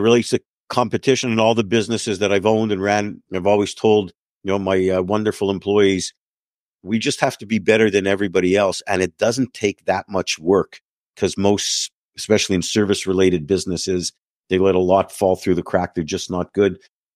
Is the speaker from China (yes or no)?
no; Canada; now in United States; growing up in Canada, and I'm down here oftentimes